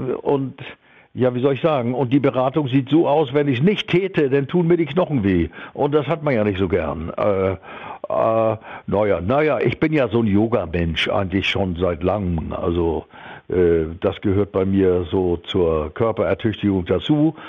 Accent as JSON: {"language": "German", "region": "Hamburg", "country": "Germany", "tie": "born or raised there", "said": "wir waren ja so als Jugendliche in Hamburg auf St. Pauli Rock'n'Roll-Fans."}